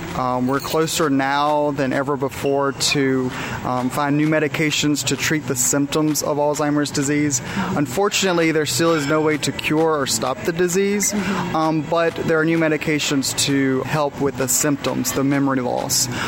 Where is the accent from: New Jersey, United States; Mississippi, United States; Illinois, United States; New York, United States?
Mississippi, United States; Foxworth; Originally from Foxworth, Mississippi, 4 hours south of here.